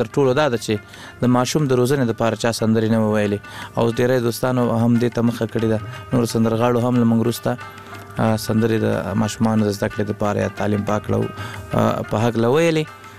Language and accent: Pashto; Laghman, Afghanistan; also born or lived in Kunduz; زمونږ اصلا د لغمان ولایت یو بیاتلی کندوز ته د ناقلونو په دوره کې